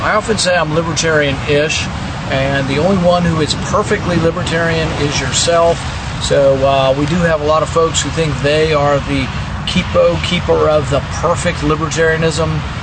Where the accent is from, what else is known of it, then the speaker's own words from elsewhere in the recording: Texas, United States; moved away as an adult; also born or lived in Pittsburgh / Kentucky; I was born in Pittsburgh, raised in Texas, and am proudly representing Kentucky, where I've spent my adult life and working career.